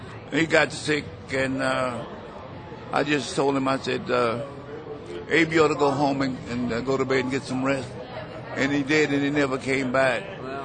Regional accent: Wilmington, North Carolina, United States; Wilmington, North Carolina. There's another basketball player who grew up across town from where I live years after I left, by the name of Michael Jordan.

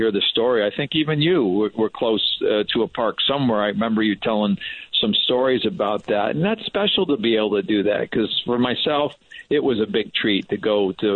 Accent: New England, United States; I mean, I grew up in New England, as you know, and of course I was a Red Sox fan growing up, so I wasn't real fond of the Yankees.

